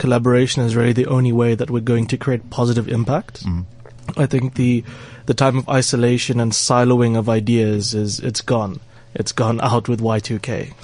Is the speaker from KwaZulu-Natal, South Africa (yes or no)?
yes; Durban, KwaZulu-Natal, South Africa; All right, born and bred in Durban.